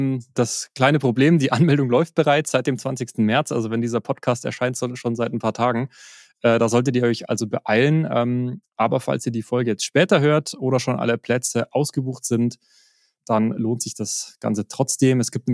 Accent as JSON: {"language": "German", "region": "Bavaria", "country": "Germany", "said": "Das ein oder andere China wird mir als Bayer halt rausrutschen."}